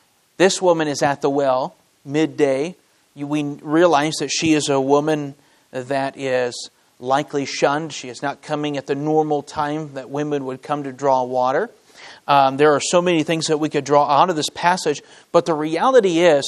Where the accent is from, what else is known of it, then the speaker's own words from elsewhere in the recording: Michigan, United States; I am from Michigan. And this is my first time to Arizona, to the desert.